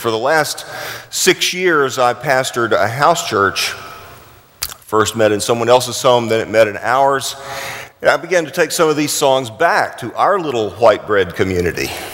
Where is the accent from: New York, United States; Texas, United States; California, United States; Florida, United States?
Texas, United States; Houston; I grew up in Houston, so it always feels like home to me when that happens.